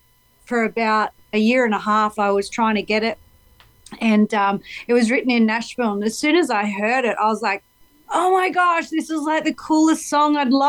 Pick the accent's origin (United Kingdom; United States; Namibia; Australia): Australia; And as an Australian, I'm like, what the heck is moonshine?